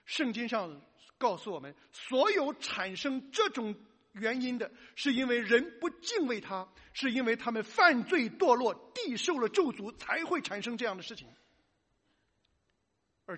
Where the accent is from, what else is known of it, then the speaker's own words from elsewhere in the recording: China; 咱们都是中国人，都曾经受到这种人不为己天诛地灭